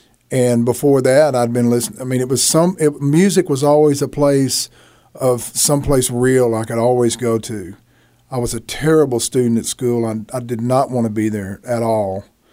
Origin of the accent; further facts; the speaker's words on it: Dallas, Texas, United States; born there; I was born in West Dallas, and our family on Fitchburg Street, which was the name of my last album, but the family, all the aunts and uncles, my grandmother, everybody lived on Fitchburg Street.